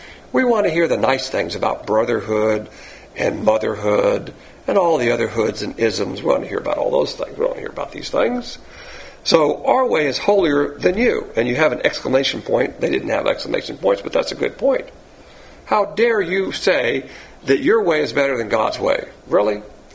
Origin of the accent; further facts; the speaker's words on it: Alabama, United States; Now, eating swine's flesh, I'm from Alabama. I love swine flesh.